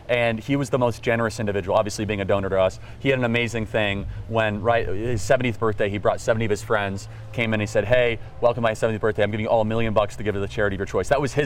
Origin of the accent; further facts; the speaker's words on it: Chicago, Illinois, United States; I grew up in Chicago.